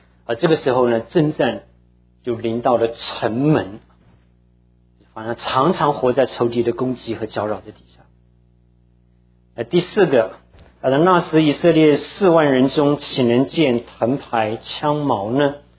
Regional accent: Taiwan; now in United States; 所以我小的时候在台湾长大，我父母亲都当然也在这里啊。

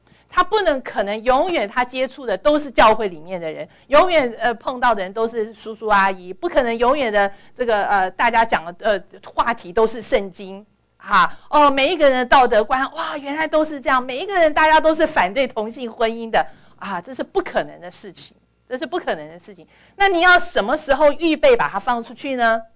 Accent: China; 我们中国人都非常的这个很喜欢他啊，

